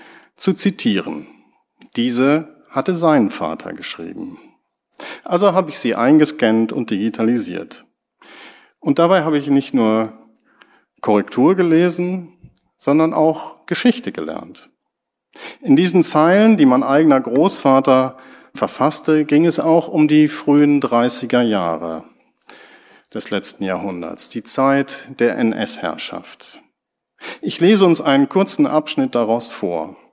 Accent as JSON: {"language": "German", "town": "Ennepetal", "region": "North Rhine-Westphalia", "country": "Germany", "tie": "born or raised there", "said": "Ich bin in einer Kleinstadt in Nordrhein-Westfalen aufgewachsen. In Ennepetal, südlich von Dortmund, zwischen Wuppertal und Hagen."}